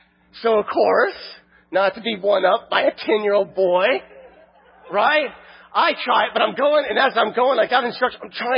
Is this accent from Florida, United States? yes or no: yes; Florida, United States; I grew up in Florida and did a lot of fishing, and we'd often go to the flats near the Skyway and Fort DeSoto